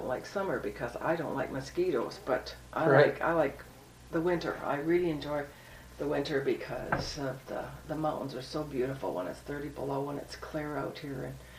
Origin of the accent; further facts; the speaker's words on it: Seattle, Washington, United States; That's right. I was born and raised in Seattle, and we met the day the World's Fair opened in 62, April 21st, 62.